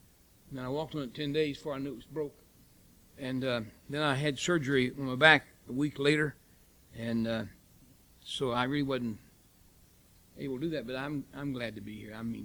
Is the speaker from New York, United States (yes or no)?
no; West Virginia, United States; born there; moved away as an adult; I was born in West Virginia. Anybody here born in West Virginia admit to it? I left there as soon as I learned it was permitted and moved to Akron, Ohio.